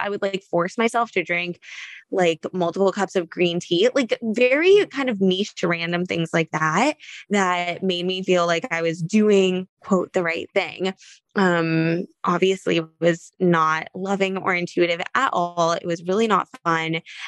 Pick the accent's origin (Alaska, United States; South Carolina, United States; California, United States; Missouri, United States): California, United States; now in New York City, United States; I live in New York City. I actually just moved here and I'm from California. So first winter is about to go down, pretty nervous.